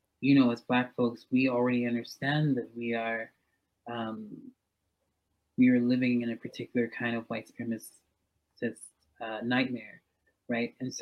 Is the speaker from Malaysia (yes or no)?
no; Bermuda; now in Toronto, California, United States; I'm from Bermuda, and so I understand that the music of Calypso is revolution music, right?